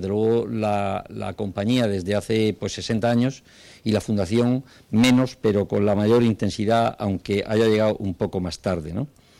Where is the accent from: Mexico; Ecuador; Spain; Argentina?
Spain; Region of Murcia; Como murciano, el poder asistir hoy a este acto que supone un culmen